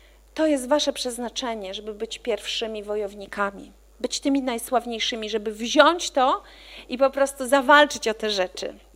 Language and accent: Polish; Gdańsk, Pomeranian Voivodeship, Poland; Dlatego, że ja pochodzę z Gdańska i ja widziałam te strajki na własne oczy.